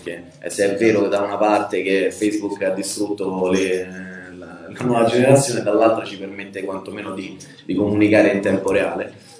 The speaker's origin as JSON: {"language": "Italian", "town": "Rome", "region": "Lazio", "country": "Italy", "said": "io vengo da Roma"}